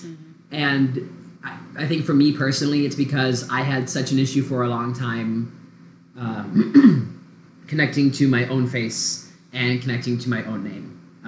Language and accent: English; Dallas, Texas, United States; And so I did not have the word for trans because I'm from Dallas, Texas.